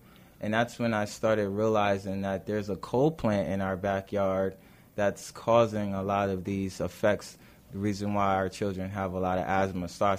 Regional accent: Bridgeport, Connecticut, United States; I'm from Connecticut, Bridgeport, Connecticut, that is, and I was the first community organizer

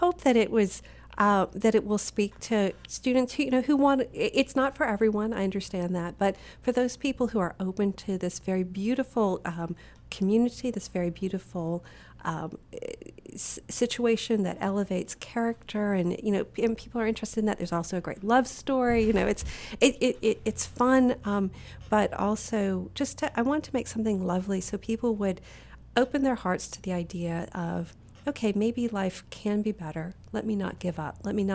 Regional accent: Selma, Alabama, United States; I grew up in Selma, Alabama. After I had been in a military family, we ended up there.

